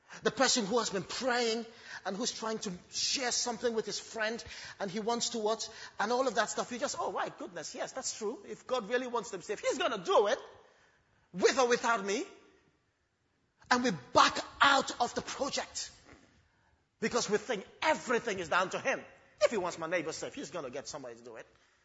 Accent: Gambia; I'm from the Gambia, and oh, I used to be a Muslim.

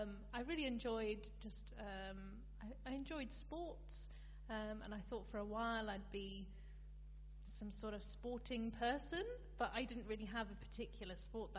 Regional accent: Rugby, West Midlands, United Kingdom; also born or lived in South Africa; it's actually in Dunchurch, which is a little village just outside of Rugby. So we've known each other since I moved from South Africa a couple of years later. So we've known each other since we were 7 or Tom was 8.

